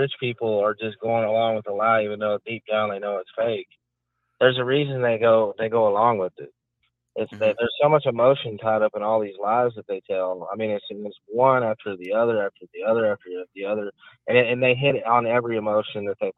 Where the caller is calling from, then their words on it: Arkansas, United States; from Arkansas.